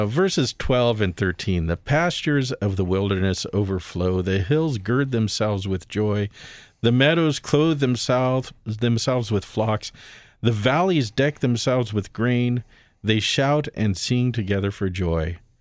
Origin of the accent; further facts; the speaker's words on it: California, United States; I grew up in Southern California. We always got our water from the Colorado River.